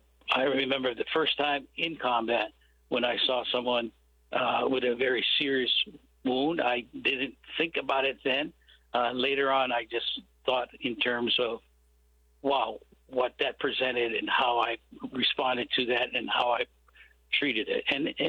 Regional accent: Hawaii, United States; also born or lived in Washington; Growing up in Hawaii in the 60s, the decade of the 60s, I sort of lived kind of a sheltered life, if you will, although I had lived in Washington State for a number of years with my parents.

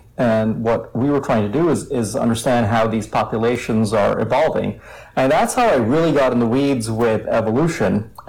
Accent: Mumbai, Maharashtra, India; So I grew up in Bombay, which is a city of about 20 million people. Not a lot of nature, not a lot of wild elephants.

